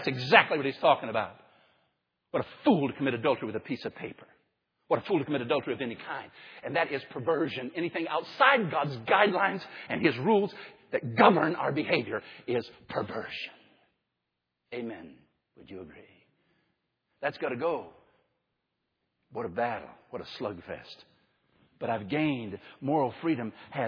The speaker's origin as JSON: {"language": "English", "region": "Michigan", "country": "United States", "tie": "born there", "said": "I was born in Michigan because my dad married my mom."}